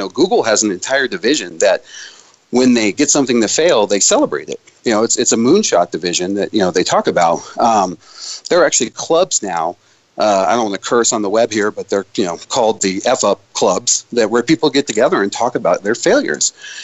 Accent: Tampa, Florida, United States; Yeah, I grew up in Tampa, so.

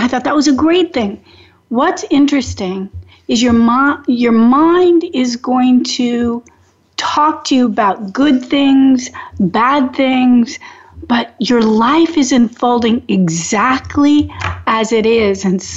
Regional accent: Oregon, United States; And I still had the regionalisms in my voice from growing up in Oregon.

